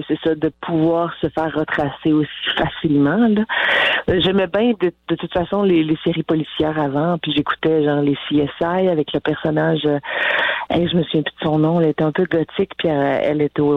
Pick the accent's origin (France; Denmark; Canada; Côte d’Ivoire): Canada; Trois-Rivières, Quebec; Puis je me souviens avoir des photos à l'âge de 4 ans à côté du gros bateau qui bouge là à Trois-Rivières.